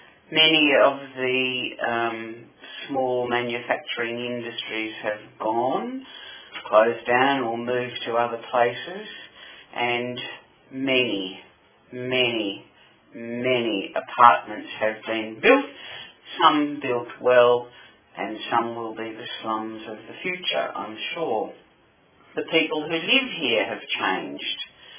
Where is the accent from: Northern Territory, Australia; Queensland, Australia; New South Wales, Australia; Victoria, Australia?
Victoria, Australia; Fitzroy; And I noted that when I moved schools from North Fitzroy to Fitzroy.